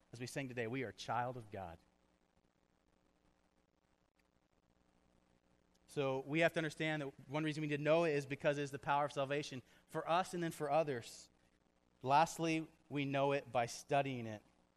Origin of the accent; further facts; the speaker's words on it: Texas, United States; I mean, I'm from Texas. I had like 45 minutes of homework a night, and I barely did that sometimes.